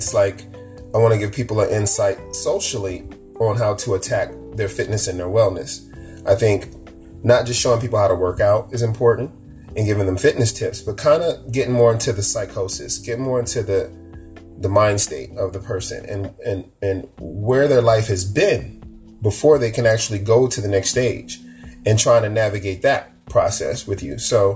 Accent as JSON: {"language": "English", "town": "Davenport", "region": "Iowa", "country": "United States", "tie": "born or raised there", "also_born_or_lived": "Chicago", "lives_now": "Los Angeles, United States", "said": "I was born in Chicago, Illinois, bred mostly in the area of Eastern Iowa, in Davenport, Iowa, in the Quad City area there, where Rock Island, Moline, and Bentendorf all me"}